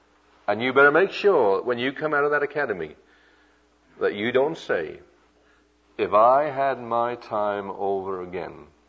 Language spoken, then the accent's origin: English; United Kingdom; fellas I was raised with back in Britain.